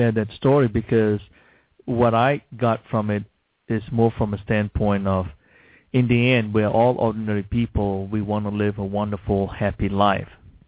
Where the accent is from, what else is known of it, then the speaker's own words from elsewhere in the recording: Malaysia; now in United States; I'm Chinese Malaysian. I was born in Malaysia. I'm a U.S. citizen